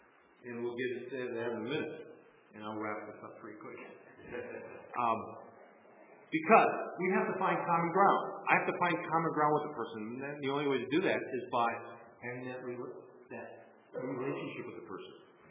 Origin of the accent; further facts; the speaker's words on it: Wisconsin, United States; The fact that I grew up in Wisconsin all my life and grew up in the 60s, 70s, and 80s, that I worked here in northern Wisconsin, that my background is German and Luxembourg and a little bit of English.